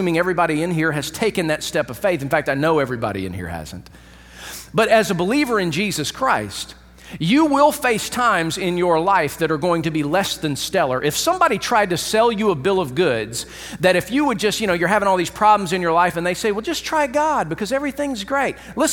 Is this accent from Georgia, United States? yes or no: yes; Atlanta, Georgia, United States; I grew up in Atlanta, and so I grew up watching the Atlanta Braves.